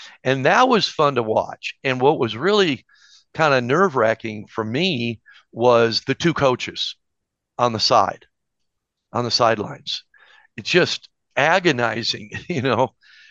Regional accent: Detroit, Michigan, United States; born there; And of course, I'm born in Detroit. It's my hometown. Great friends there.

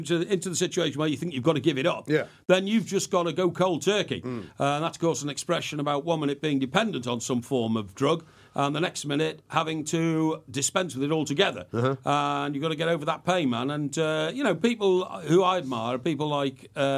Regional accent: England, United Kingdom; just by being incredibly polite as an Englishman

